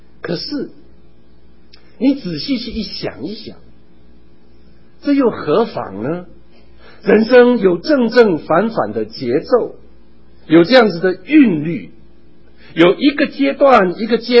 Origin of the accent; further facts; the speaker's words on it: Taitung County, Taiwan; 我小时候在台东长大，我们那个台东有一个凤梨工厂，据说那个时候是台东唯在台湾唯一的凤梨工厂。